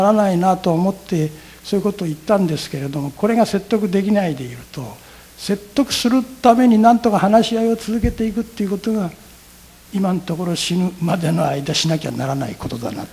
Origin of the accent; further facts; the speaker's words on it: Hanamaki, Iwate, Japan; 私はあの岩手県の花巻っていうところの出身ですけれども、浄土真宗の小さな寺の長男として生まれ、弟が2人おりまして